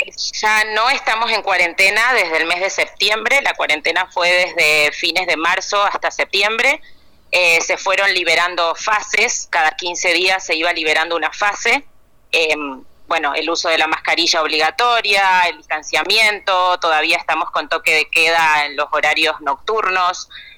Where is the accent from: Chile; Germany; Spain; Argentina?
Argentina; Como buenos argentinos, sí.